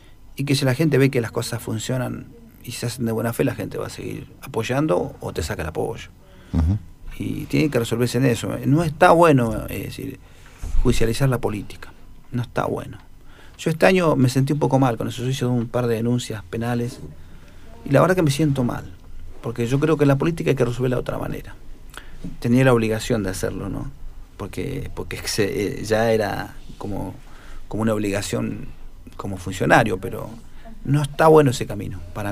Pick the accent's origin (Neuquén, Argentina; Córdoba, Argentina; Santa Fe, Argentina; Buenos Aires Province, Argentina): Neuquén, Argentina; Y todos somos neuquinos.